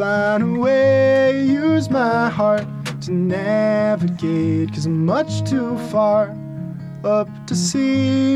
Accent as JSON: {"language": "English", "town": "Hibbing", "region": "Minnesota", "country": "United States", "said": "I'm from Hibbing, Minnesota."}